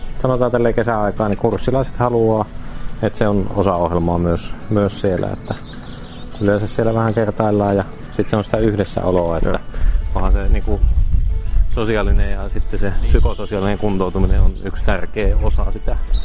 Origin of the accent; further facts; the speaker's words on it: Mikkeli, South Savo, Finland; minä olen Mikkelistä, olen kotosi. Ja asunut täällä jo 41 vuotta kohta.